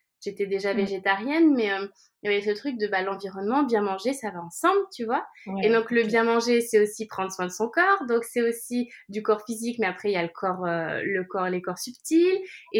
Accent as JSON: {"language": "French", "country": "France", "lives_now": "Barcelona, Spain", "said": "j'ai 30 ans, j'habite à Barcelone. Je suis française, mais j'habite à Barcelone."}